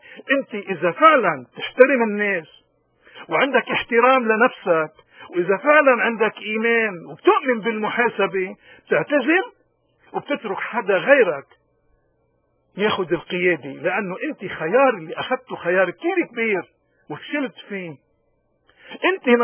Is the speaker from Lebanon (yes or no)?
yes; Lebanon; لو الخيار غير المقاومة ما كان دفعنا كلبنانيين وكمجتمع مسيحي آلاف الشهداء، ولكننا تهجرنا، ولكننا صرنا ببلاد الاغتراب